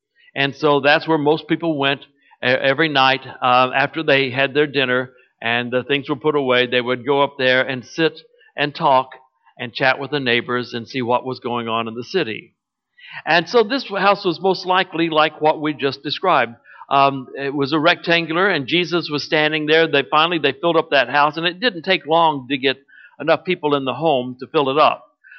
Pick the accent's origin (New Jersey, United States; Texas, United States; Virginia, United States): Texas, United States; also born or lived in San Antonio, Texas; My home is more in the Dallas-Fort Worth area because that's where I grew up.